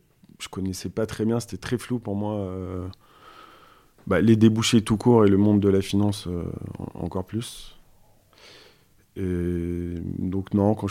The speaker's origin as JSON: {"language": "French", "town": "Lyon", "region": "Auvergne-Rhône-Alpes", "country": "France", "tie": "born or raised there", "said": "J'ai grandi à Lyon."}